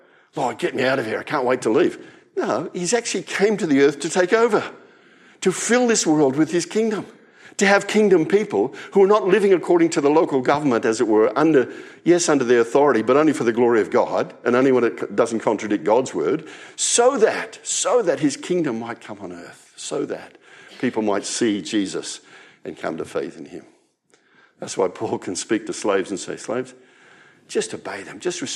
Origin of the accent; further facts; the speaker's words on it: Australia; My passport says I'm an Australian citizen. The government just told me this week that I was granted citizenship. I thought I was born an Australian citizen